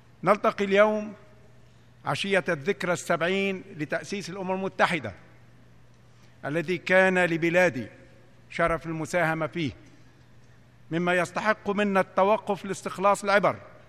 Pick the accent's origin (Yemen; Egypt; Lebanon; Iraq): Lebanon; جئتكم حاملاً هموم بلدي لبنان الواقع في قلب منطقة تشهد أحداثاً هائلة